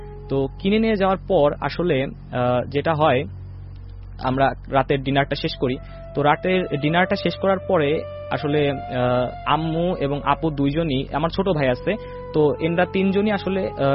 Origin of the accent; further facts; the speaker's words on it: Sreepur, Khulna Division, Bangladesh; আমার গ্রামের বাড়ি যেহেতু মাগুরা শ্রীপুরে, তো এই শ্রীপুরের আমার নিজের বাড়িকে ঘিরেই এই ঘটনাটা।